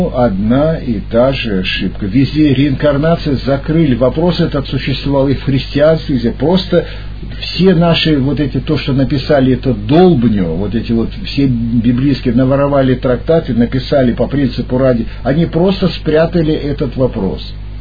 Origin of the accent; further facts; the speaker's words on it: Vladivostok, Primorsky Krai, Russia; born there; Правильно, я-то родился на Владивостоке. Я родился во Владивостоке. В переводе на русский язык это «владей Востока». Я родился на границе Кореи, Китая, Японии.